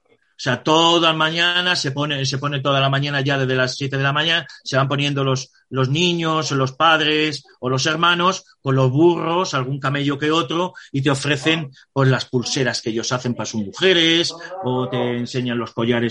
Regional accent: Spain; nosotros que somos españoles lo aguantamos bien, perfectamente.

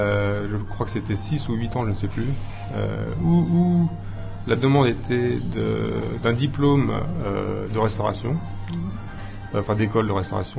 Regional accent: Nantes, Pays de la Loire, France; je suis originaire de Nantes, en ce qu'on appelait la Bretagne.

